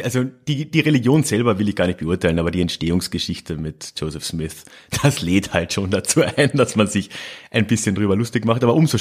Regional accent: southern Austria, Austria; ich hatte Italienisch in der Schule, also bei uns in Südösterreich ist Italienisch sehr wichtig

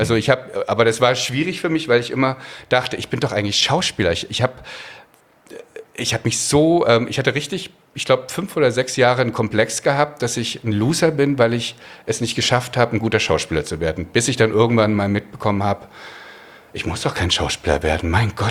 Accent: Pößneck, Thuringia, Germany; ich habe mir das im Osten, ich komme aus Pößneck, aus so einer, also jetzt mal ganz zurückzugehen, aus so einem ganz schlimmen Nest.

